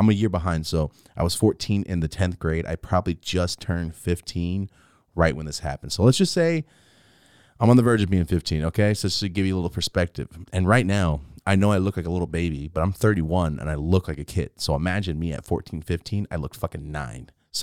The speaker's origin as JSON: {"language": "English", "town": "Merced", "region": "California", "country": "United States", "said": "So I'm from Merced, California, and it's the home of meth."}